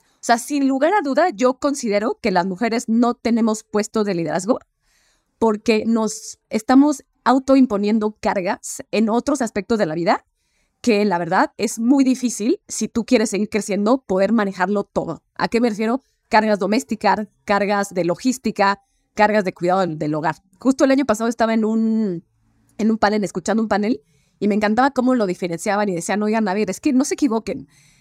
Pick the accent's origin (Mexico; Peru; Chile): Mexico; aquí las tres somos mexicanas